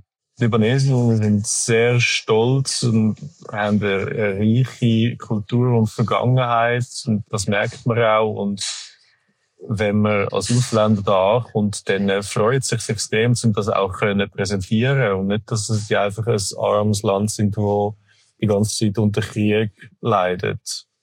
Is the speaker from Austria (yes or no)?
no; Switzerland; Und wenn ich sage, ich komme aus der Schweiz, haben sie zuerst mal eine riesige Freude.